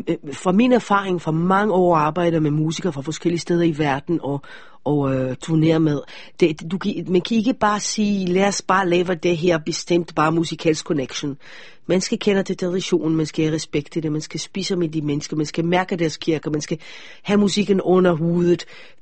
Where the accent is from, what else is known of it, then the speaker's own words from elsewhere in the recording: Israel; Så jeg må ikke sige, at jeg kommer fra Israel.